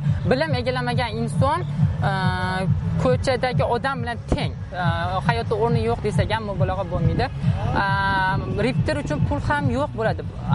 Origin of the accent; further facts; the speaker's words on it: Buloqboshi, Andijan Region, Uzbekistan; also born or lived in Jalaquduq; Onam ham Rossiyaga borib ishlab kelgan va biz buloq boshiga onamning uylari ko'chib kelganmiz.